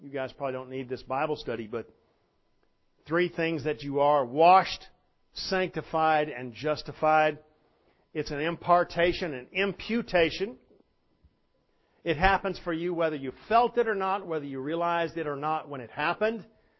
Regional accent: United States; Lord, I'm an American. I live in a country that's immersed in marketing and stuff.

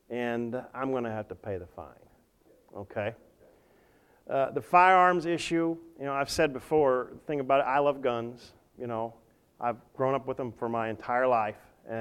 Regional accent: the South, United States; as a patriot and as an American and as a Southerner and now a Northerner

